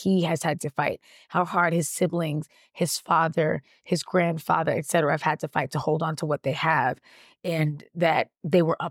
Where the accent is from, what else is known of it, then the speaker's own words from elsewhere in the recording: New York City, New York, United States; Growing up in New York, I remember that most of the Black people that I went to school with were from a Latin American or West African or Caribbean nation.